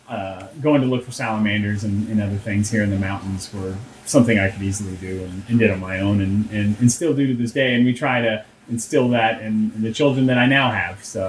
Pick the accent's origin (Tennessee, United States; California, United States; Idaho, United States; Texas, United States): Tennessee, United States; Knoxville; also born or lived in Greensboro, North Carolina / Nashville; From the age of 5 on, I've been in Knoxville, except for my 8th grade when I lived in Nashville.